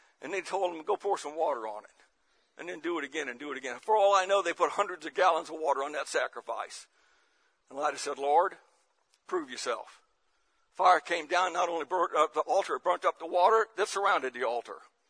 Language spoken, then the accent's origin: English; St. Louis, Missouri, United States; I grew up in St. Louis, and I went to the largest high school in the state of Missouri, Hazelwood High School.